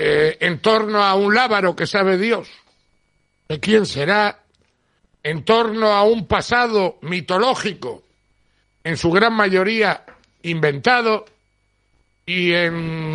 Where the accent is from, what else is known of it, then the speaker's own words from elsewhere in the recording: Santander, Cantabria, Spain; born there; yo soy un cántabro tipo. Nací en Santander, en un barrio de Santander, pero mis padres venían en ambos casos de la provincia de Santander. Mis padres, mis abuelos, en ambos casos, eran ganaderos.